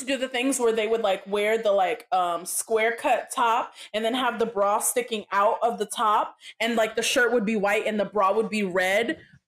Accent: Chicago, Illinois, United States; I'm from Chicago. Subways don't scare me.

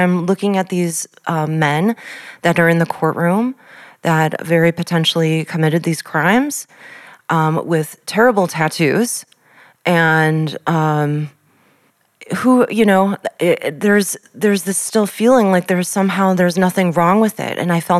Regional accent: United States; being an American, being Jewish.

